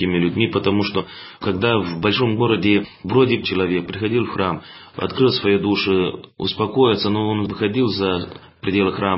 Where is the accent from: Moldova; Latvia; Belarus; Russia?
Moldova; Russian is a second language